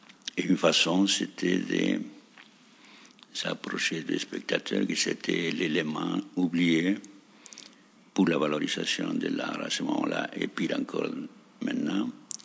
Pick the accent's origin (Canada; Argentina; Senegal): Argentina; French is a second language; now in Paris, France; Je suis venu en France de l'Argentine dans l'année 58.